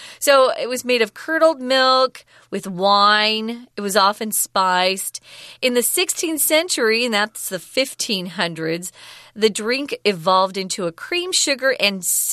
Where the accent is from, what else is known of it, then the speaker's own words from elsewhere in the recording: Arizona, United States; I'm from Arizona, and we would often go across the border and buy Mexican vanilla and bring it back to the United States.